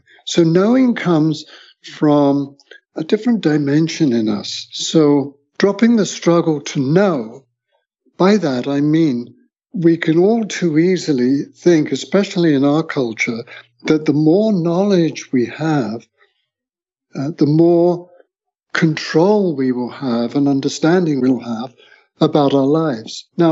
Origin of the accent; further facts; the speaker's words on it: Bath, South West England, United Kingdom; moved away as an adult; now in San Francisco, United States; in my hometown of Bath in England